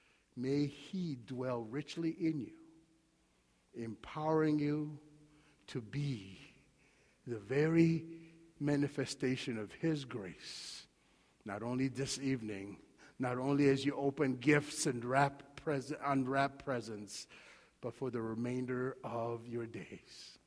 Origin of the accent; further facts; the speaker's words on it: Madagascar; I'm originally from Madagascar, and in Madagascar, we eat rice like no one else does, 3 times a day at very minimum.